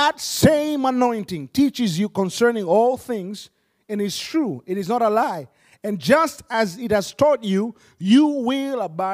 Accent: Tanzania; English is a second language; I'm from Africa, by the way. I'm from Tanzania. Hello, just for my little history. That's in East Africa.

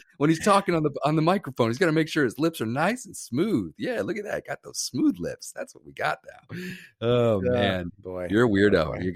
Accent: New York, United States; Growing up in New York, hustling for that dollar, baby.

